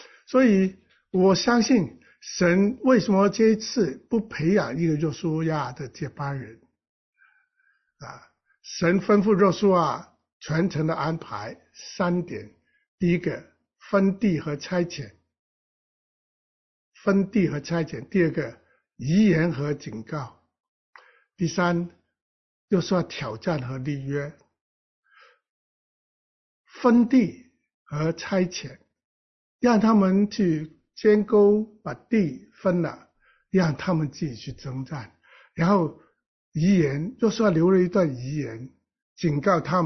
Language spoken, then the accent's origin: Chinese; China; 就像我们中国古代，我们中国人在有生之年要分家的，便会继续兴旺